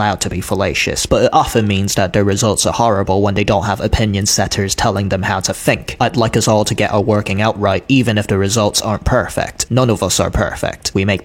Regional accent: United Kingdom; I'm a British fine artist and media scholar.

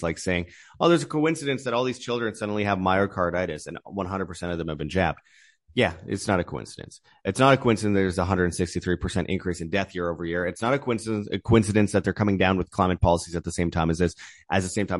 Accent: Winnipeg, Manitoba, Canada; which we showed from Winnipeg, Canada, above North Dakota, my hometown

